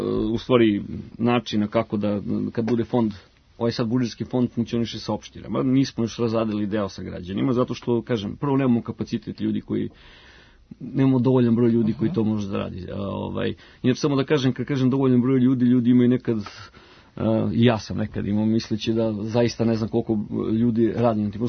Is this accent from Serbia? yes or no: yes; Vršac, Vojvodina, Serbia; ja sam rodom iz Vršca, mi tamo svi koristimo tako.